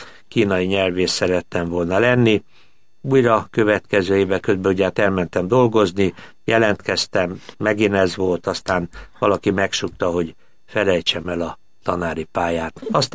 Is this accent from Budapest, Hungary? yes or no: yes; Budapest, Hungary; born there; 1943-ban születtem Budapesten … református lelkész volt